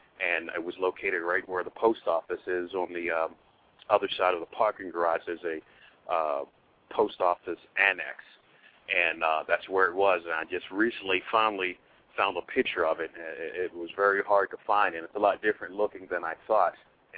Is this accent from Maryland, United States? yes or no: yes; Baltimore, Maryland, United States; from Baltimore, amateur historian